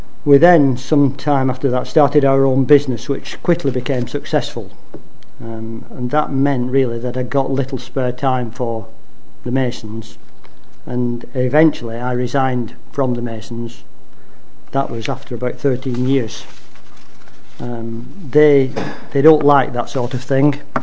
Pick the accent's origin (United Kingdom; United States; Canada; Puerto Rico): United Kingdom; Standish, North West England; I was the youngest of three boys. I was brought up in Standish, born in Standish, brought up in Standish. And we all had to go to the Methodist church twice every Sunday. My mother was brought up Church of England, my father was Methodist.